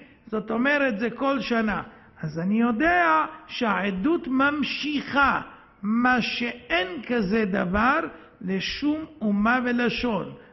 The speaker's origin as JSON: {"language": "Hebrew", "town": "Netivot", "region": "Southern District", "country": "Israel", "tie": "born there", "said": "אם אני נולדתי בנתיבות?"}